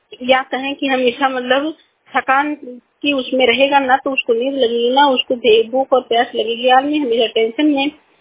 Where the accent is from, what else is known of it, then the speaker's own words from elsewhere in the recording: Basti, Uttar Pradesh, India; मैं बस्ती जिले से हूँ, मेरा उम्र 30 साल है।